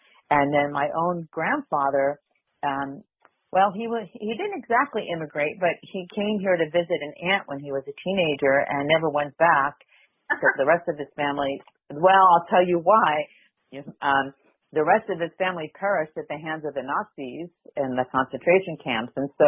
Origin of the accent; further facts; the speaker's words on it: New York City, New York, United States; growing up in New York City area in Brooklyn, you know, it was definitely I saw the melting pot every day.